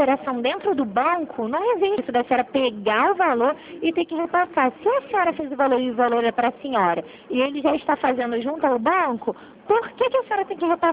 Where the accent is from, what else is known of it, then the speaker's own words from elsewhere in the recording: Rio de Janeiro, Brazil; Eu sou daqui do Rio.